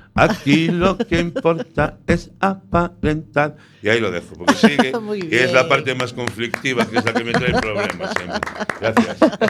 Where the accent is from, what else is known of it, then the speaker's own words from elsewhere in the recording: A Coruña, Galicia, Spain; Yo soy de la tierra de la cascarilla. Yo soy de Coruña, palabra de honor. Yo soy de Coruña, nacido en la vaca.